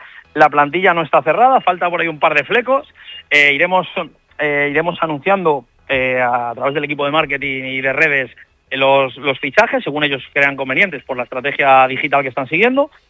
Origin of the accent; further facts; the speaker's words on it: Madrid, Community of Madrid, Spain; De Madrid. Yo soy de Madrid.